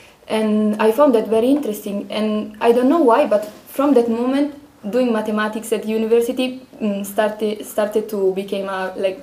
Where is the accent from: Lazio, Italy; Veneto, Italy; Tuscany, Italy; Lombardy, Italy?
Lombardy, Italy; Cremona; No, so I grew up in a small city in the north of Italy. It's very close to Pavia.